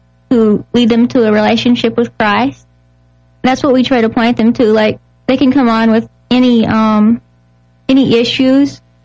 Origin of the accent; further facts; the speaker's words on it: Oklahoma, United States; moved away as an adult; now in Wisconsin, United States; Well, I grew up in Oklahoma, and when I met my husband online, I moved up here to be with him.